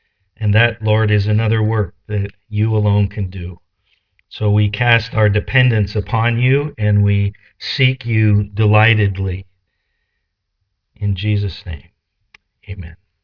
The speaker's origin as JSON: {"language": "English", "town": "Portland", "country": "United States", "tie": "born or raised there", "said": "my hometown, growing up in Portland"}